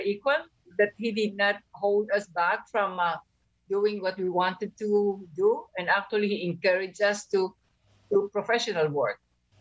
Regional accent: Philippines; I'm very proud that I grew up in the Philippines

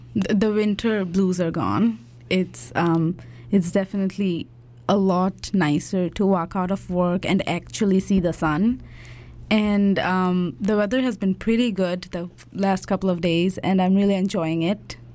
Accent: Bangladesh; moved away; And as I'm from Bangladesh, I really relate to it.

